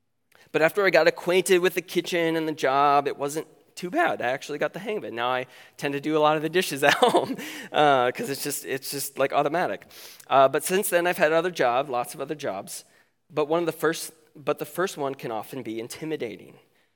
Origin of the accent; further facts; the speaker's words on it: Okoboji, Iowa, United States; It was right on the lake, right next to the lake in my hometown of Okoboji, Iowa.